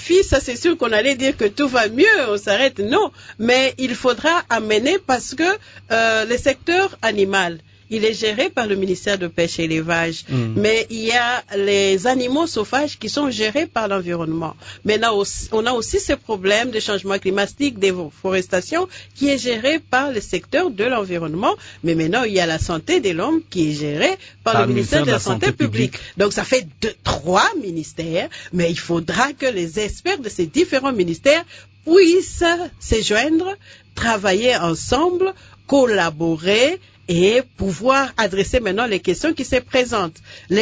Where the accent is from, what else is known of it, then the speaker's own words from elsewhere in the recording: DR Congo; en maîtrisant les questions complexes de santé chez nous en RDC